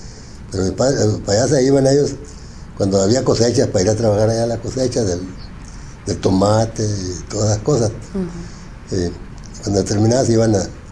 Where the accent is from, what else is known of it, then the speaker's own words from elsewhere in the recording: Mexicali, Baja California, Mexico; me vine muy pequeño a Baja California cuando tenía 8 años. Y me vine, me trajeron de chiquito a Baja California. Allí me crié en Baja California.